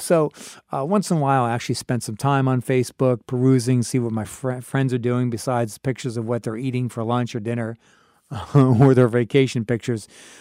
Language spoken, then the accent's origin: English; New York, United States; especially being a New Yorker myself, certainly for all my professional career and just growing up across the river there.